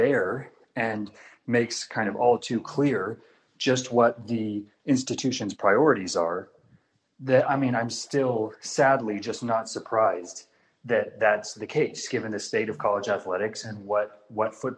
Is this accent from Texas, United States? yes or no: yes; Texas, United States; I think that I'm from Texas, and I know at least in the case of the University of Texas